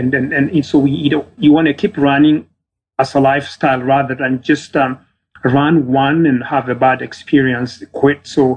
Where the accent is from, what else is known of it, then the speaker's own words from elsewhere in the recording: Ethiopia; English is a second language; Growing up in Ethiopia, I was running a barefoot.